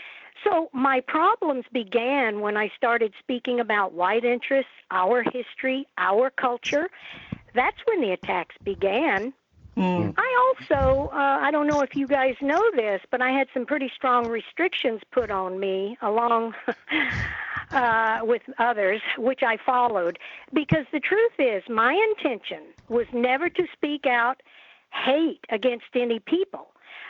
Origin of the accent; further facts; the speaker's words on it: the South, United States; I'm a Southerner. I'm a woman.